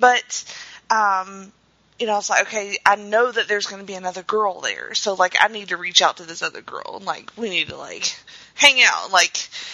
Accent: the South, United States; I'm a girl from the South.

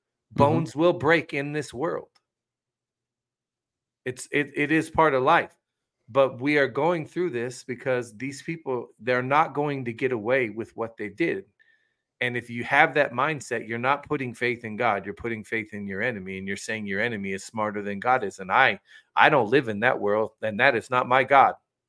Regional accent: West Virginia, United States; Bro, I went to West Virginia last weekend. I love my home state, man.

